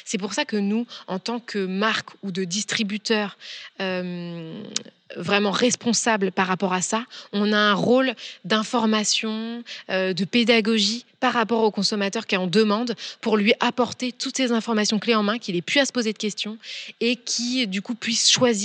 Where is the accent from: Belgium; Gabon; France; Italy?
France; Orléans, Centre-Val de Loire; Et Orléans, parce qu'on est d'Orléans.